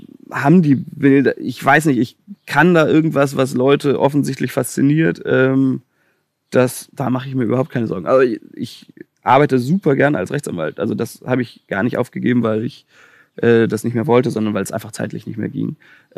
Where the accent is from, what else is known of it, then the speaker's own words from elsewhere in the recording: Chicago, Illinois, United States; ich komme irgendwie aus Chicago.